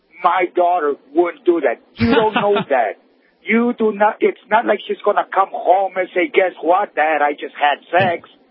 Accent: Texas, United States

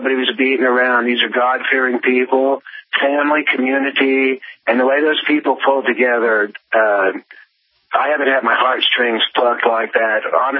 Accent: Oklahoma, United States; I'm 59 years old, and that was the most amazing day of my life. I'm originally from Oklahoma

